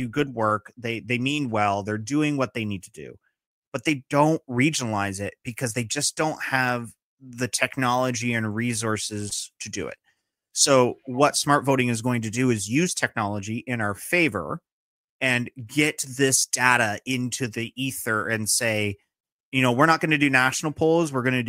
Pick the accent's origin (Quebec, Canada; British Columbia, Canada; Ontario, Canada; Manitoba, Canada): Ontario, Canada; Ottawa; now in Toronto, Canada; back in my hometown up in Ottawa